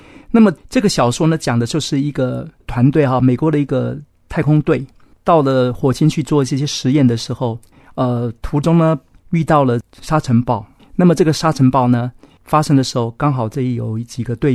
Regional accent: China; 我们中国人说外行看热闹，内行看门道。

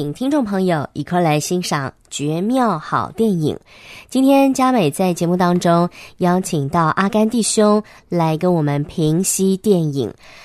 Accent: China; 对于我们中国人来说特别感触深刻，

